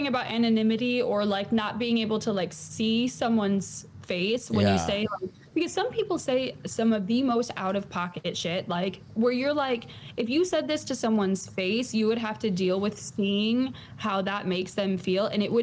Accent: United States; because I'm married to another DJ, because I'm American, I feel like so much is against me already.

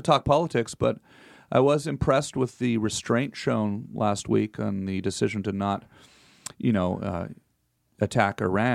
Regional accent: Canada; first of all, I'm still Canadian also.

